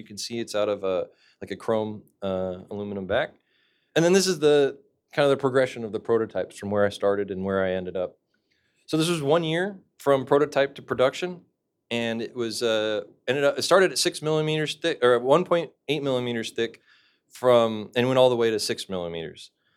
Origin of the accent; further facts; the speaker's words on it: Portland, Oregon, United States; They're also from my hometown of Portland, Oregon.